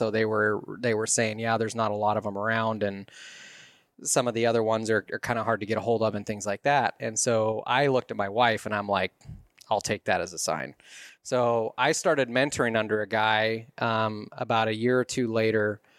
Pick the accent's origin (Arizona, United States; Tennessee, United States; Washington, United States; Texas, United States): Washington, United States; Rochester; Born and raised in Rochester, Washington. Never thought I would continue to live here, and here I be.